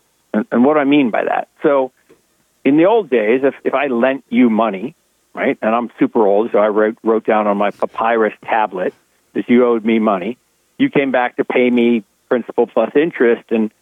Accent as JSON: {"language": "English", "town": "Seattle", "region": "Washington", "country": "United States", "tie": "born or raised there", "said": "And then in 82, where I grew up in Seattle, they had this thing called the personal computer with this company, Microsoft."}